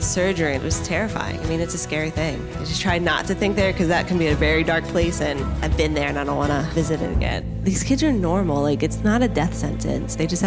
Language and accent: English; Reisterstown, Maryland, United States; I'm from Reisterstown, Maryland.